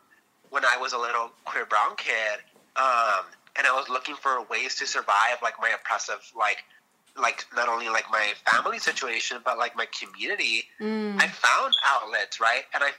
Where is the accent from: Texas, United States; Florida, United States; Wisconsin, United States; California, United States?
California, United States; Los Angeles; because I grew up in Southeast LA, so